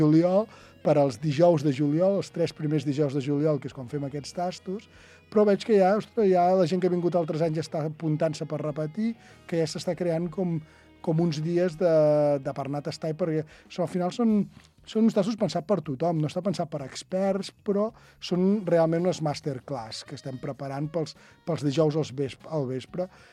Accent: Sant Sadurní d'Anoia, Catalonia, Spain; jo soc de Sant Sadurní i en sé molt de vins escumosos, en sé molt del cava.

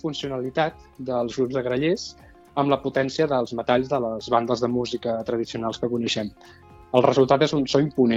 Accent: Catalonia, Spain; jo en el meu cas soc del Maresme

